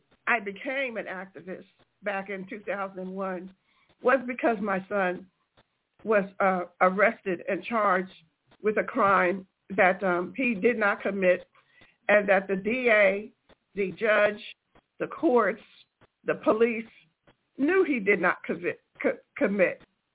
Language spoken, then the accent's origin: English; Pennsylvania, United States; born there; I was born in Pennsylvania, in a rural area of Pennsylvania, but I currently reside in the Bay Area.